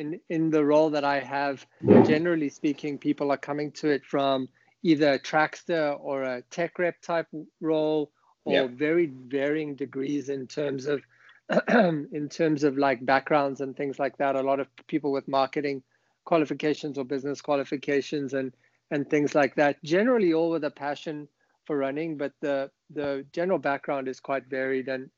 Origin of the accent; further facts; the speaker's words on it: South Africa; South Africa, obviously is dear to my own heart, being a South African.